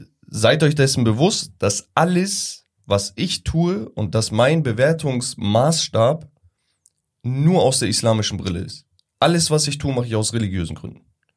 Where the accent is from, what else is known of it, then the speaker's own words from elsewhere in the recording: Turkey; ich gehe da nicht einfach hin und sage, ey, ich bin Türke